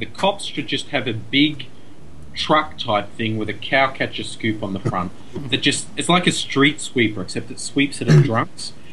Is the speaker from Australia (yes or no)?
yes; Australia; a few other channels.